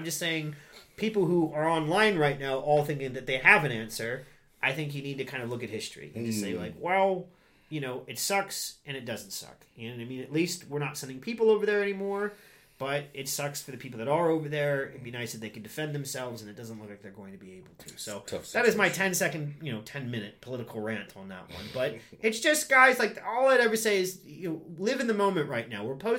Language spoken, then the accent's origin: English; United States; And don't get me wrong, I'm an American, so I know how it is.